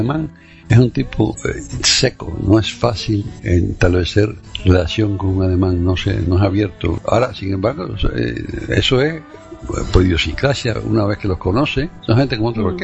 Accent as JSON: {"language": "Spanish", "country": "Cuba", "said": "Nosotros somos así, el cubano es amistoso, es abierto, ¿verdad?"}